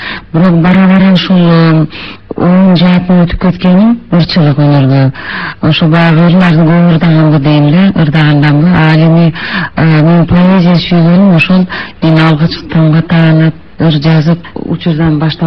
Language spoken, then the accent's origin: Kyrgyz; Issyk-Kul Region, Kyrgyzstan; ысык көлүн жээгинде чоңойдум.